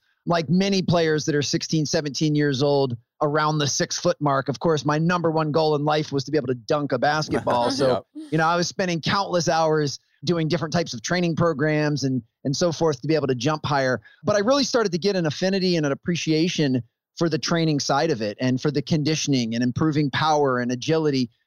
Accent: Maryland, United States; it was about 4.5, 5 hour drive from where I grew up here in Maryland

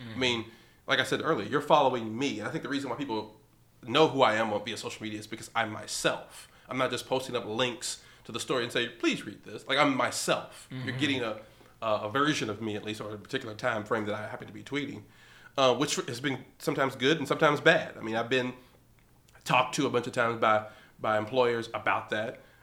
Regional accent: Louisville, Kentucky, United States; Louisville is a weak town, man. It's my hometown.

